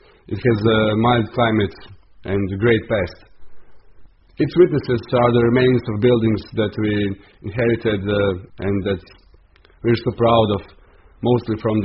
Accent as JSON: {"language": "English", "town": "Pula", "region": "Istria County", "country": "Croatia", "tie": "born or raised there", "said": "Yes, I was born in Pula, did all of my schooling here, and I also work here."}